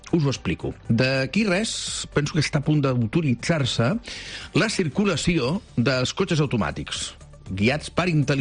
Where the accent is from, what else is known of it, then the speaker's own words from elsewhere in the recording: El Prat de Llobregat, Catalonia, Spain; Mira, jo sóc del Prat de Llobregat, de l'àrea metropolitana de Barcelona.